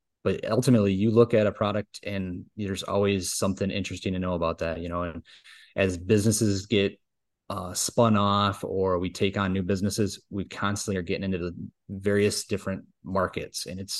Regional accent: Bridgeport, Michigan, United States; But yeah, I've always lived in Michigan. I grew up and graduated in Bridgeport, Michigan, just outside of Frankenmuth.

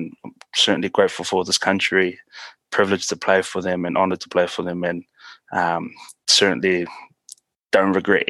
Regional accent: New Zealand; when I came back to New Zealand

